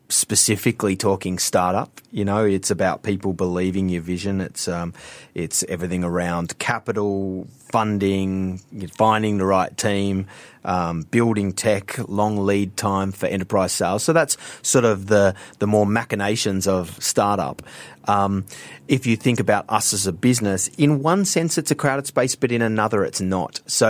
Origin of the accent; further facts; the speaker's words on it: Australia; accent: Australian; the listeners can probably hear my Australian accent, but Activate Me is built for Asians.